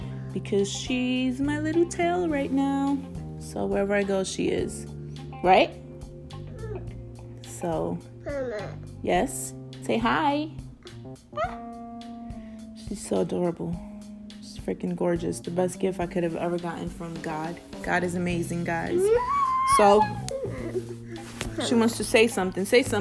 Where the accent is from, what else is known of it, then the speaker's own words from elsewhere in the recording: New York City, New York, United States; And I'm from the Bronx. The Bronx is like one of the poorest places in America. Now, I wasn't a destitute poor, but I wasn't wealthy either. You know, I was in between, but I grew up in Mott Haven.